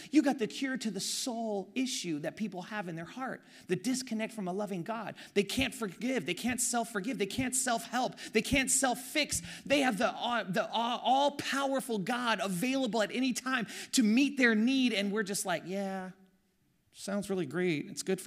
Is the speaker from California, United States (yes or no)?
yes; Oakland, California, United States; I'm from Oakland, so I could talk about Oakland Raiders, okay?